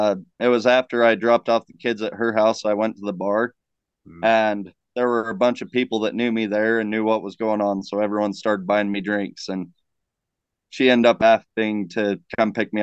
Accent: Idaho, United States; I'm from Southeast Idaho.

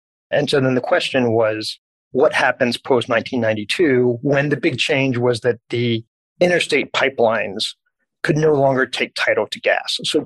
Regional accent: Dallas, Texas, United States; I was born and raised in Dallas, so I didn't really know what Wall Street was.

